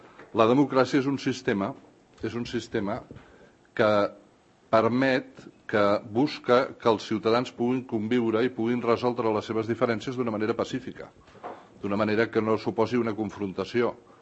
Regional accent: Catalonia, Spain; jo sóc català des de moltes generacions

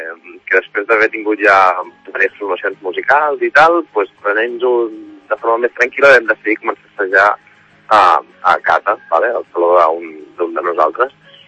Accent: Barcelona, Catalonia, Spain; De poder anar per fora de Barcelona, que nosaltres som de Barcelona

